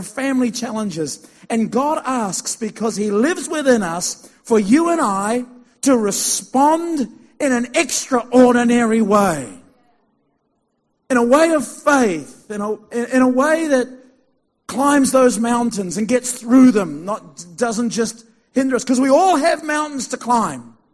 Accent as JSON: {"language": "English", "town": "Christchurch", "region": "Canterbury", "country": "New Zealand", "tie": "born or raised there", "said": "Growing up in Christchurch, my dad was a greengrocer, and he converted an old school bus into a mobile shop."}